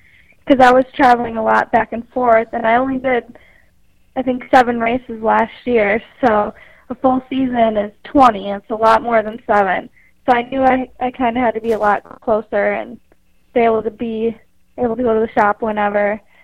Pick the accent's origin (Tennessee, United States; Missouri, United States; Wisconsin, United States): Wisconsin, United States; Eagle River; I'm from Eagle River, Wisconsin. Like 3 hours north of Green Bay.